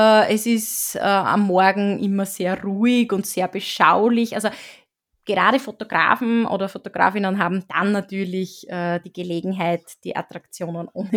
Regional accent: Styria, Austria; also bei uns in der Steiermark sagt man Bretteljause dazu

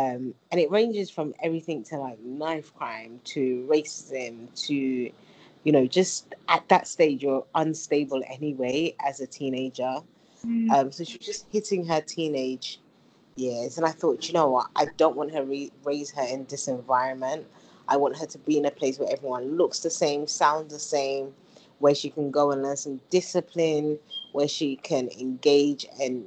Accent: London, United Kingdom; now in Accra, Ghana; I relocated from London, the UK, to Ghana, and currently live in Accra, in a nutshell.

